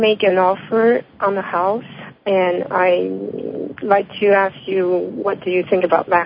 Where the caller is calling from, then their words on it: San Francisco, California, United States; I'm calling from San Francisco.